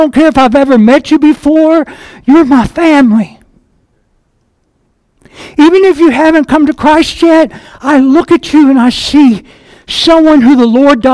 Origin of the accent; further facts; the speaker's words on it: Kentucky, United States; Well, I'm from Kentucky, and we're family-oriented there, as some people might know.